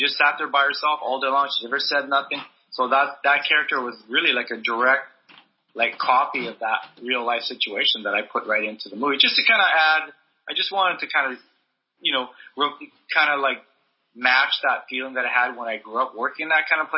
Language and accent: English; Winnipeg, Manitoba, Canada; moved away; when I go back to Winnipeg, you know, all these years later, all the people I went to high school